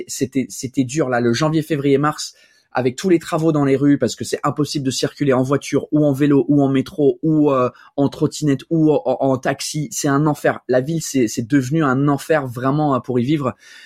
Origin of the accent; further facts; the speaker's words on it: Paris, Île-de-France, France; je suis plus parisien qu'autre chose. Là, ça fait 14, ça va faire 14 ans que j'habite à Paris et le plus long que j'ai vécu dans un autre endroit, c'est 3 ans. Donc vraiment, je suis parisien de loin parce que j'ai beaucoup bougé.